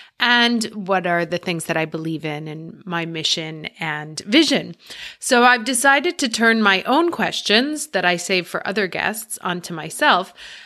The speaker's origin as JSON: {"language": "English", "town": "New York City", "region": "New York", "country": "United States", "tie": "born or raised there", "said": "I grew up in New York City in the 80s, and my parents were rather unusual."}